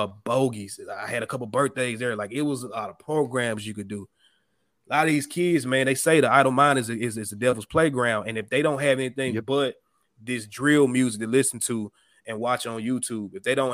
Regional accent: Memphis, Tennessee, United States; Like, I grew up in Memphis, bro. And I remember, you know, in the 90s, early 2000s, we had things to do.

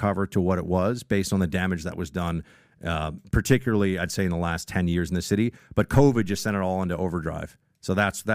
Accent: New York City, New York, United States; So I'm born and raised in New York City. Both my parents were born in New York City. Three of my four grandparents were born in New York City. So we go back quite a ways in NYC.

